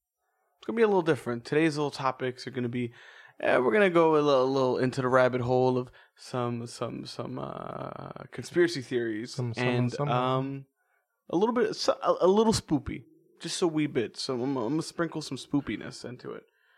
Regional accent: Jacksonville, Florida, United States; And obviously, since we're from Jacksonville, Florida, we might as well.

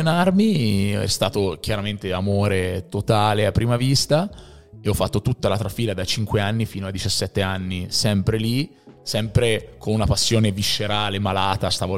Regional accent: Siena, Tuscany, Italy; born there; io sono nato a Siena, dove a differenza di tante altre città, basket e calcio andavano di pari passo

